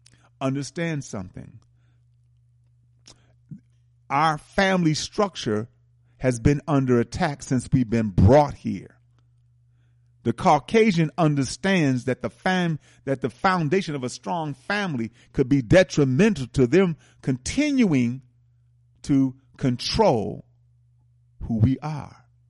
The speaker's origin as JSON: {"language": "English", "town": "Milwaukee", "region": "Wisconsin", "country": "United States", "said": "As a boy, I remember when the shops in my community, I'm from Milwaukee, and I remember the store owners were European Jews."}